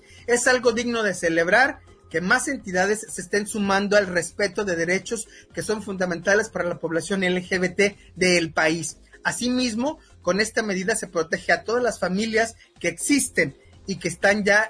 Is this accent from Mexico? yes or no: yes; Mexico; porque todos somos mexicanos, todos somos compatriotas.